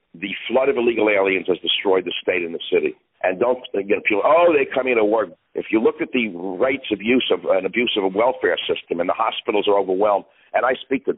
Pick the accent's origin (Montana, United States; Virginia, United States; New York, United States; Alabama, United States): New York, United States; Manhattan; I was born in Manhattan. I'm actually one of the few native Manhattanites left on the planet.